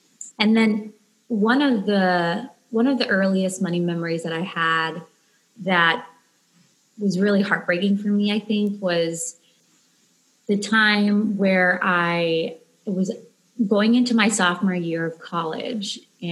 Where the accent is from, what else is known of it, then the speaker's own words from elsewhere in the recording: Chile; I'm Latina because I, you know, I grew up in Chile